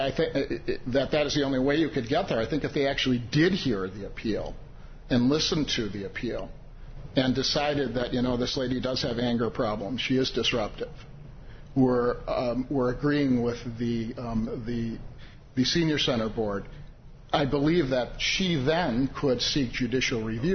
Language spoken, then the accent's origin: English; Wisconsin, United States; I went to Indiana University, and I came from Wisconsin.